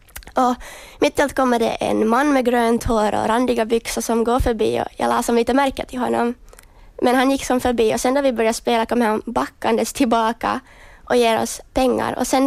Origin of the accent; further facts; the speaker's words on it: Finland; jag ringde från ett finskt nummer så sa jag att jag är från Finland.